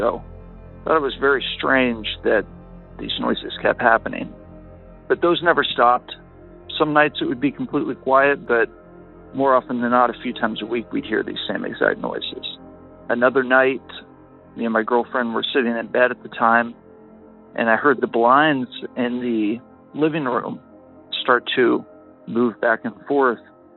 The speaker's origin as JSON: {"language": "English", "region": "Ohio", "country": "United States", "said": "I am from Ohio."}